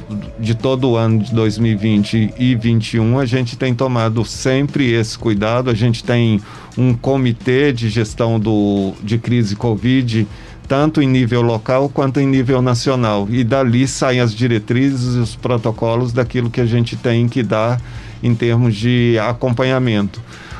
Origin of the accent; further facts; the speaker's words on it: Belo Horizonte, Minas Gerais, Brazil; eu sou mineiro, vim diretamente de Belo Horizonte para poder desenvolver esse projeto